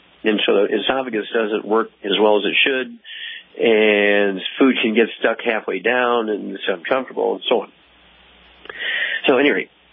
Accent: Missouri, United States; And Tom, let's go out to my home state, Missouri, and Teresa.

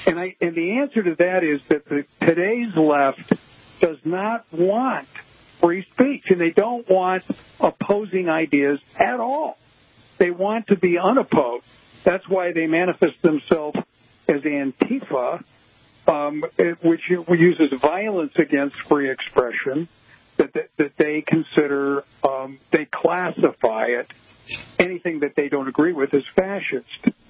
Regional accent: Chicago, Illinois, United States; And I also know that community because I'm from Chicago. It's a suburb of Chicago.

